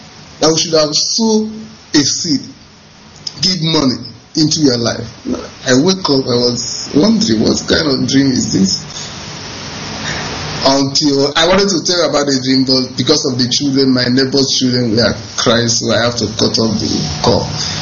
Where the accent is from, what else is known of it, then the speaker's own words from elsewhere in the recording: Anambra, Nigeria; now in Dakar, Senegal; from Dakar, Senegal. I'm calling from Dakar, Senegal. I'm from Idemi North local government in Anambra State.